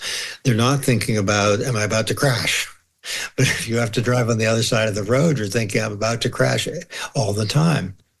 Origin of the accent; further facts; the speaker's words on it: United States; As you can tell from my barbaric accent, I'm American.